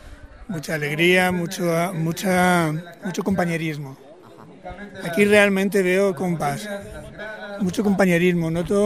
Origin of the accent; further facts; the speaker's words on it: Talavera de la Reina, Castilla-La Mancha, Spain; now in Barcelona, Spain; vengo, ahora vivo en Barcelona, en España, pero yo soy de Talavera de la Reina, un pueblo del centro de España